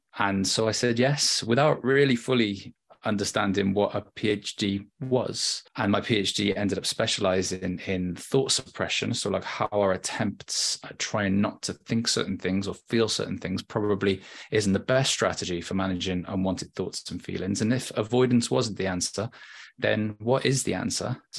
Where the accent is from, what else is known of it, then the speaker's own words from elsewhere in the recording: Cardiff, Wales, United Kingdom; moved away as an adult; And it's nice for me at the moment to be at Cardiff because I'm from Cardiff. And so in some ways I left when I was 18 years old and it's taken 20 years to come back home.